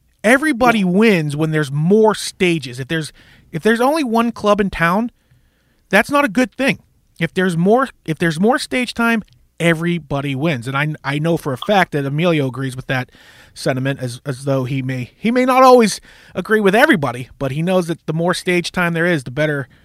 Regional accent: Pittsburgh, Pennsylvania, United States; as many of you know, I am from Pittsburgh, and usually Pittsburghers are contractually obligated to let you know who else is from Pittsburgh

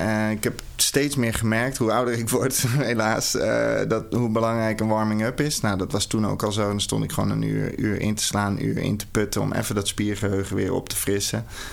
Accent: North Holland, Netherlands; also born or lived in Amsterdam; geboren in Amsterdam. Toen zijn mijn ouders naar een veilig dorpje in Noord-Holland gegaan. Want ze wilden niet dat ik in de grote enge stad opgroeide.

